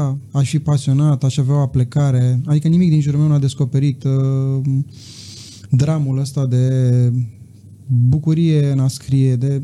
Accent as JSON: {"language": "Romanian", "town": "Focșani", "region": "Vrancea County", "country": "Romania", "tie": "born or raised there", "lives_now": "Bucharest, Romania", "said": "din constrângerile unui oraș foarte mic și plat, care este orașul Focșani"}